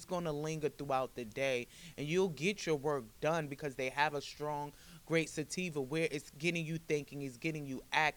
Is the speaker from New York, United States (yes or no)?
yes; New York, United States; And like, I was born and raised in Tompkins as well.